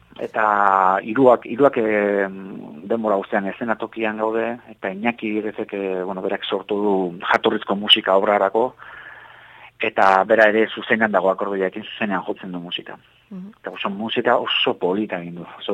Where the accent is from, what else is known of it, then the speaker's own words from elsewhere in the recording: Hondarribia, Basque Country, Spain; nire Hondarribikoa naiz